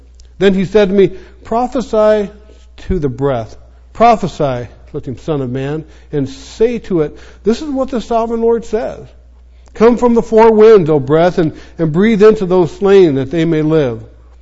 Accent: Olympia, Washington, United States; I grew up in Olympia, Washington, that I mentioned a while ago.

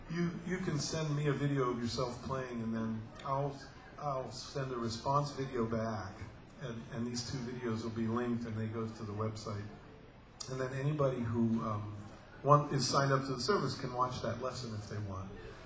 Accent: Florida, United States; I come from Florida. Hey, I grew up down here.

